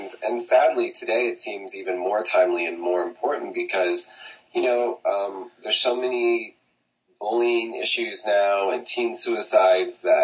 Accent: Midwest, United States; now in New York, United States; my background is I'm from the Midwest, from a small town in the Midwest.

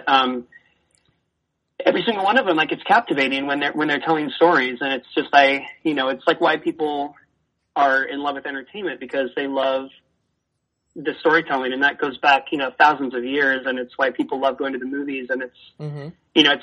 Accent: Oregon, United States; my family, even though I'm from Oregon, my grandparents are from the South

